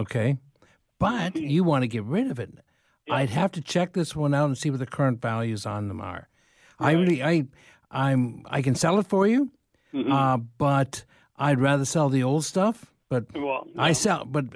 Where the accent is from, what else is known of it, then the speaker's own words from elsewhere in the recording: Dublin, Leinster, Ireland; now in London, Canada; being part Irish. I'm from Dublin, Kilkenny, before we went to London, Ontario, eh?